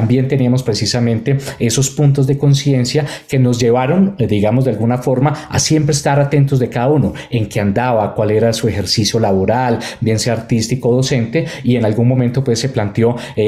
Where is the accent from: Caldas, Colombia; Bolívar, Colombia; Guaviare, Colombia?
Caldas, Colombia; Manizales; una agrupación que de hecho consolidé en la ciudad de Manizales, de donde soy